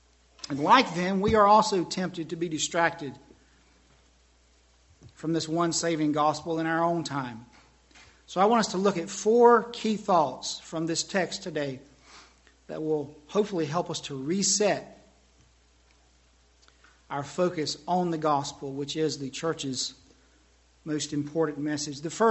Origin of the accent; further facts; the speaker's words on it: Southern US, United States; But I grew up in the South, and we never had, it seems, the struggle that we do now.